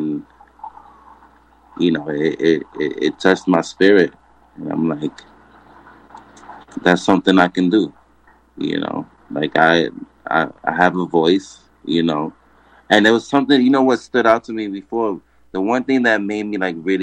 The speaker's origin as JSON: {"language": "English", "town": "Bronx", "region": "New York", "country": "United States", "said": "Well, you know, I'm from the Bronx, New York, so I had a lot of run-ins with the cops, man."}